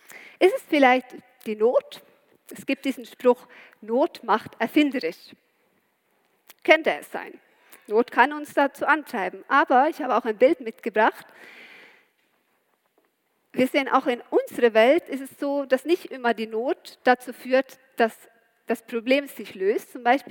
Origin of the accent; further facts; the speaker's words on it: Norway; German is a second language; ich komme ja aus Norwegen, habe nicht so viel von Goethe gelernt